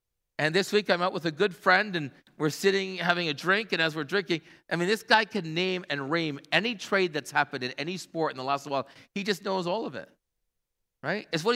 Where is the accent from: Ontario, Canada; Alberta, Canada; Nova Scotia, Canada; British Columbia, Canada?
Ontario, Canada; Hamilton; I belong to Christ before I am a Hamiltonian. I belong to Christ before I am a Canadian.